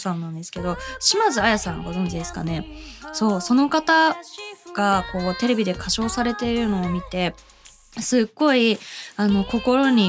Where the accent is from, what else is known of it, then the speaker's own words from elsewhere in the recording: Urawa, Saitama, Japan; 私の故郷、生まれ故郷の浦和駅東口駅前市民広場